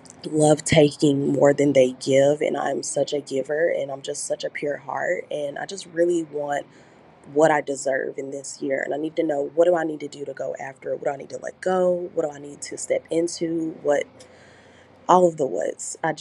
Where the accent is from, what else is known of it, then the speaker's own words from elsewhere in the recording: Troutman, North Carolina, United States; I'm from the Charlotte / Troutman, North Carolina area.